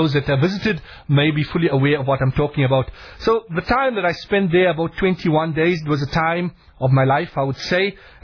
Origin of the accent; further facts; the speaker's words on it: South Africa; I come all the way from South Africa